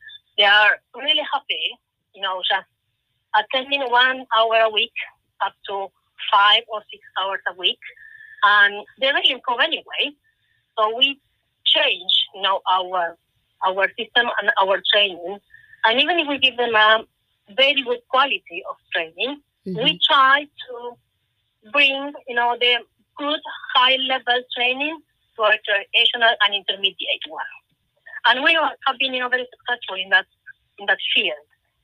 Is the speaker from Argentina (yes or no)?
yes; Argentina; English is a second language; now in United Kingdom; I'm originally from Argentina